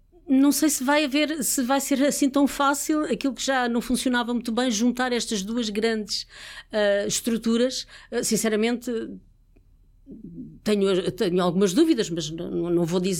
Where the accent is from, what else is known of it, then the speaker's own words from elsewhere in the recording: Pombal, Leiria, Portugal; tem uma ligação maior à minha terra, que sou de Pombal